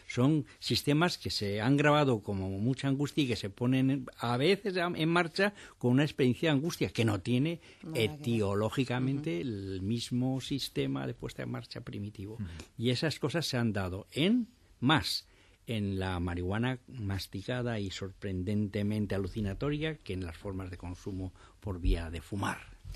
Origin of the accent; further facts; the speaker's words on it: León, Castile and León, Spain; Se da más que en Madrid o más que en Burgos, sí, o en León, que es mi tierra.